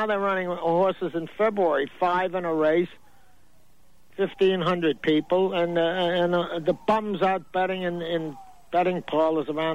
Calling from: New York City, New York, United States; 26 doors over Broadway Stories.

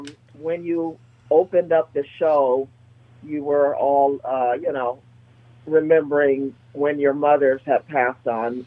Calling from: North Hollywood, California, United States; Yes, I can. I'm from North Hollywood.

